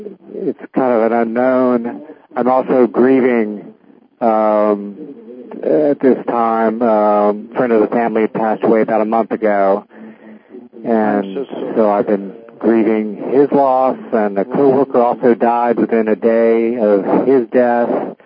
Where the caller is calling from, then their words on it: Daytona Beach, Florida, United States; I'm calling from Daytona Beach, Florida.